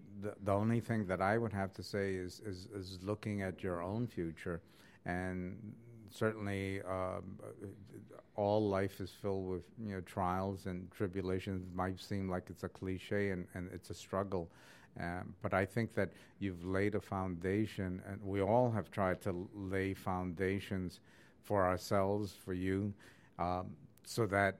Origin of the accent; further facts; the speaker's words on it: New York City, New York, United States; Growing up in New York City, we didn't hear the New York Puerto Rican experience.